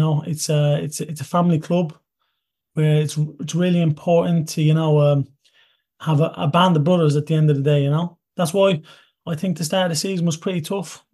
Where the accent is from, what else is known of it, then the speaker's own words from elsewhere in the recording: Toulouse, Occitania, France; Listen, Toulouse, I grew up in Toulouse.